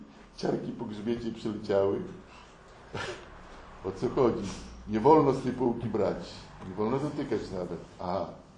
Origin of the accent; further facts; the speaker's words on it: Gołdap, Warmian-Masurian Voivodeship, Poland; Przecież my kiedyś do Warszawy się jechało całą noc. My z Gołdapi jechaliśmy z bratem całą noc, niewyspani.